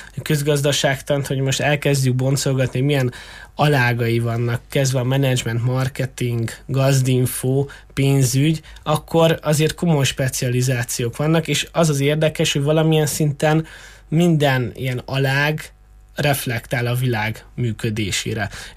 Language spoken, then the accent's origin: Hungarian; Târgu Mureș, Mureș County, Romania; Marosvásárhelyiként pedig az örökös marosparti szemétszedések és a kombinált szennyezésének a hatása pedig azért mély nyomot hagytak bennem.